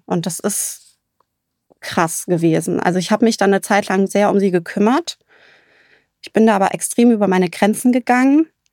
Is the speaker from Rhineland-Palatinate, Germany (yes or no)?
yes; Rhineland-Palatinate, Germany; Ich bin in der Eifel groß geworden.